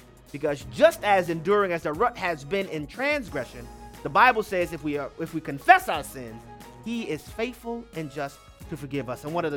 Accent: New Orleans, Louisiana, United States; You know, growing up in New Orleans, one of the big things in the school that I went to and in our city is marching bands

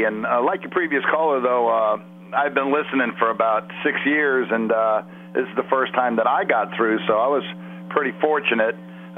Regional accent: Hancock, Maryland, United States; Yeah, a little town called Hancock.

